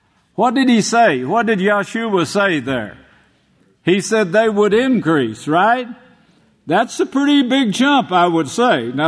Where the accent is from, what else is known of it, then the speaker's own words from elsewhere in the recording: Oklahoma, United States; I was raised in Oklahoma for the first few years of my life